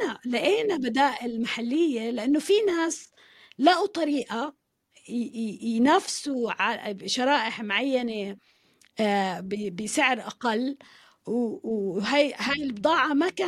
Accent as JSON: {"language": "Arabic", "country": "Saudi Arabia", "tie": "born or raised there", "said": "أنا لما وعيت وكبرت كنت بالخليج، كنا نستغرب يعني وأنا طفلة ومراهقة نستغرب كل مرة بنيجي على دمشق وعلى عمان إنه ليه ما عندهم كل البراندز اللي نحن عنا إياها بالخليج، بسعودية بحالتي"}